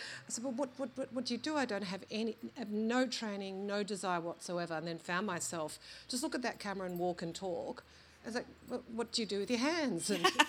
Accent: Canberra, Australian Capital Territory, Australia; moved away as an adult; I grew up in Canberra. If you grow up in Canberra and you then study in Canberra, the first thing you want to do when you graduate is go as far away as possible.

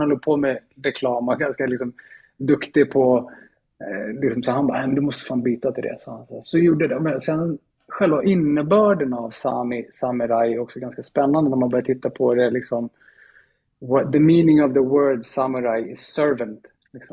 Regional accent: Sweden; Jag är uppväxt i Sverige, föddes i Sverige med mina föräldrar är finska.

